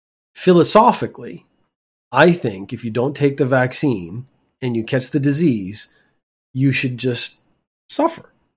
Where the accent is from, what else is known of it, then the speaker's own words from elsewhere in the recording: Canada; now in Japan; So I'm Canadian. I'm a liberal Canadian, which is essentially a communist, socialist bastard. I live in Japan